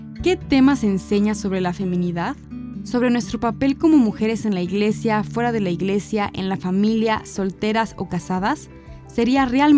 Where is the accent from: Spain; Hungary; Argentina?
Hungary; soy de Hungría.